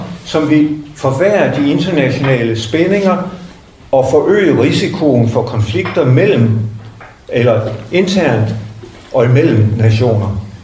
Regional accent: Vodskov, North Denmark Region, Denmark; jeg kommer fra Vodskov i Vendsyssel

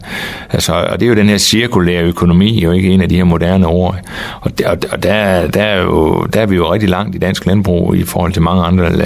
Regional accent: North Denmark Region, Denmark; Og så er vi jo nordjyder, så er vi vendelboer, ikke?

